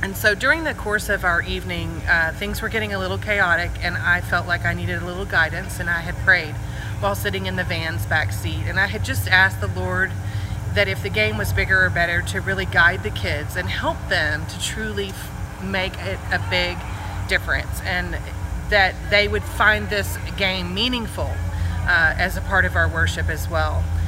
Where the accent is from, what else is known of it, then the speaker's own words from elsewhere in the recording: Georgetown, Texas, United States; I'm from Georgetown, Texas, and I had the pleasure of staying at First United Methodist Church here in Roswell with my mission group.